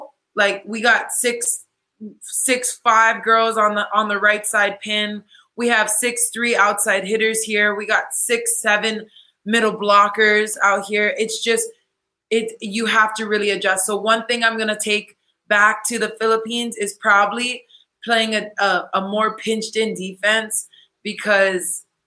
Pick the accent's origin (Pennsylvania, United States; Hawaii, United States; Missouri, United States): Hawaii, United States; just see the way that I sing for my hometown in Hawaii.